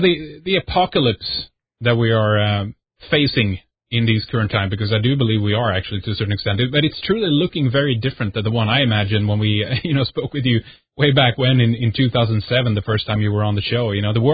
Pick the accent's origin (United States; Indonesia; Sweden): Sweden; from Sweden, and this is Red Eyes Radio.